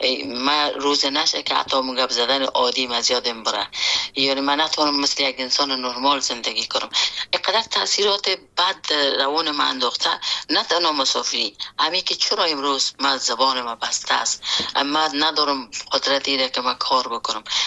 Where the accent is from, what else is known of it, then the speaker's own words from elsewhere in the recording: Afghanistan; خود اجتماع افغانستان که در اوج بزرگ شدیم، در اوج کار کردیم